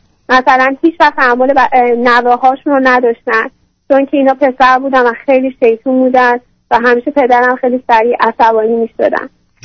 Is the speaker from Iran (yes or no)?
yes; Iran; now in United States; دو سال هستی به آمریکا اومدم و 3 سالی که از ایران اومدم بیرون